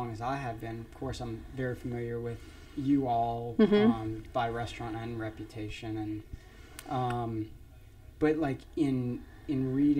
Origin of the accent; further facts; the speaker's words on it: New Orleans, Louisiana, United States; moved away as an adult; also born or lived in Arizona; now in Atlanta, United States; I grew up in New Orleans, and then when I was 18, went to college in Arizona.